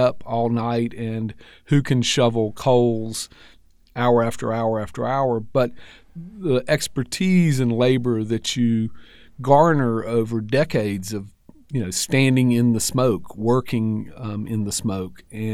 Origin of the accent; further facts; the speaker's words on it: Clinton, Georgia, United States; I grew up in about a 50-person town, about 25 old houses and about 25 new trailers. Clinton, Georgia, near Macon, just barely north of Macon, about 12 miles. And I grew up country, I mean, real country